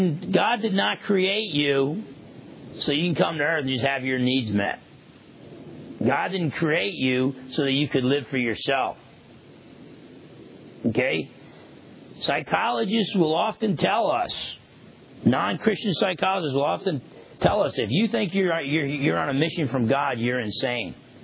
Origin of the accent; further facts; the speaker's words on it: New Jersey, United States; growing up in New Jersey, that used to happen all the time.